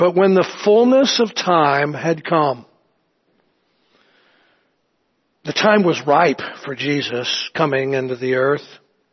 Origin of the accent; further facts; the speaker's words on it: Southern United States, United States; Yes, I'm from the South, shrimp and grits.